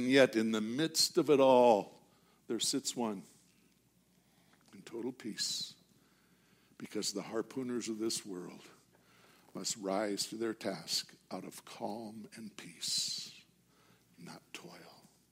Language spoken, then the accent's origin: English; Filer, Idaho, United States; I was raised in First Baptist Church, Filer, Idaho, just outside of Twin Falls, Idaho.